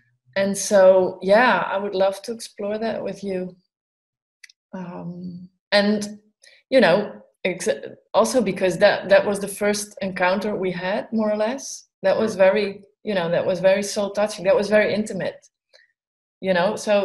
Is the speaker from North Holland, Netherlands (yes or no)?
yes; Amsterdam, North Holland, Netherlands; I'm from Amsterdam. I've been living there for about 30 years now, a little bit more, I guess.